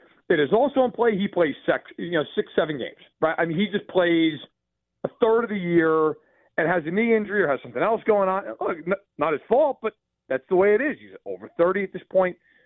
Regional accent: New York, United States; now in Chicago, United States; Oh, I am now based in Chicago. I grew up in New York.

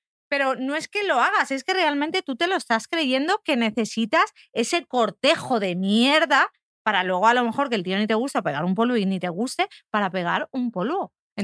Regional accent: Valencia, Valencian Community, Spain; Sí, yo soy de Valencia.

